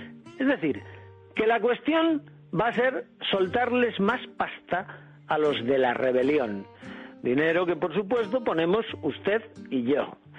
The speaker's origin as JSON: {"language": "Spanish", "region": "Andalusia", "country": "Spain", "said": "por fin hay acuerdo para la gobernación de mi tierra, Andalucía."}